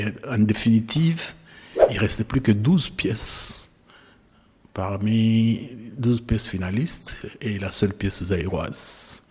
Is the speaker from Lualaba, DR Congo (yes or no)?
yes; Kolwezi, Lualaba, DR Congo; J'ai écrit et à la fin de l'année académique, je suis rentré chez moi à Kolwezi. J'ai pris certains de mes amis étudiants et des amis de la cité où je vivais, à Moussonoï, pour ceux qui connaissent Kolwezi.